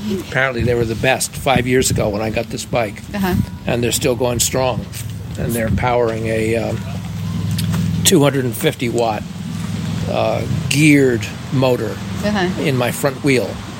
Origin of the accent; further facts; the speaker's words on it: Massachusetts, United States; from Berkshire County.